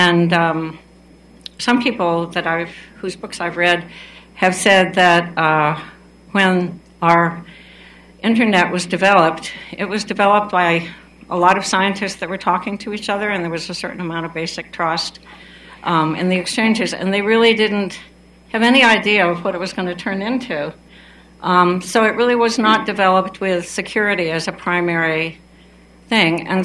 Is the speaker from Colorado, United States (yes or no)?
yes; Boulder, Colorado, United States; I'm from Boulder.